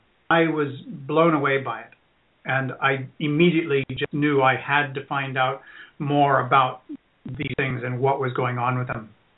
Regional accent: California, United States; moved away as an adult; now in United Kingdom; I never heard about batch flower remedies back when I was growing up in California. I first came over to the UK when I was 19, 3 years ago now.

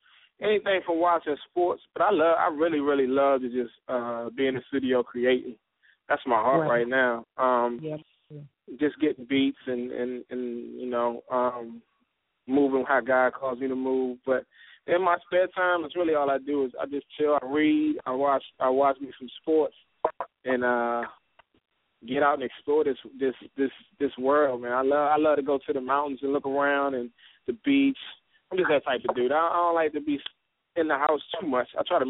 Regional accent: St. Mary's, Maryland, United States; now in North Carolina, United States; Well, I was born and raised in Maryland, a little small city called St. Mary's. And I moved out here to North Carolina about 19 years ago.

